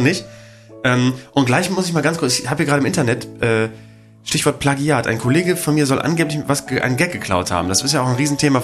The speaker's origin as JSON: {"language": "German", "region": "Bremen", "country": "Germany", "said": "Und wir hatten den größten Aldi und den umsatzstärksten Aldi Deutschlands bei uns in Bremen-Nord. In der Hammersbecker Straße."}